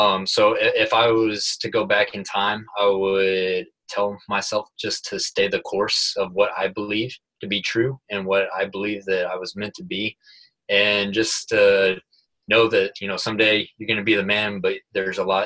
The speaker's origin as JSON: {"language": "English", "region": "Texas", "country": "United States", "lives_now": "Houston, United States", "said": "I live in Houston. So I'm from West Texas originally, but I live in Houston. I lived in Houston for the past 5 years."}